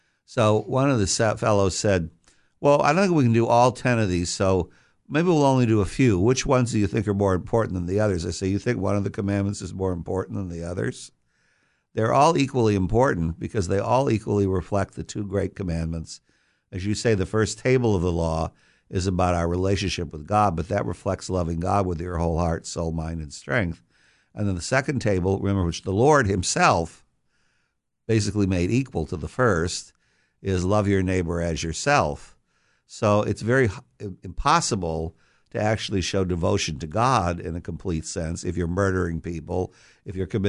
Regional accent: Redondo Beach, California, United States; also born or lived in Florida / Westminster; Oh, 5 years of my life as a child, I grew up in Redondo Beach. Then we moved to Florida. My father was an Air Force colonel. And then we moved back to Westminster. So in all those places, I was a beach person.

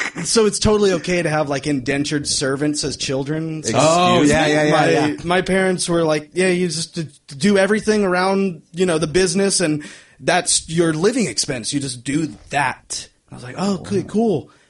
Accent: Corpus Christi, Texas, United States; Well, and I'm from Corpus, so, you know, it's totally okay.

